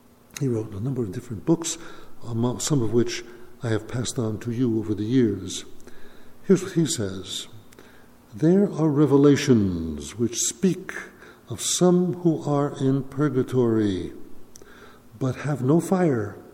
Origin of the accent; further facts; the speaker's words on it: Queens, New York, United States; I came from Resurrection Ascension Parish in Middle Village, Queens.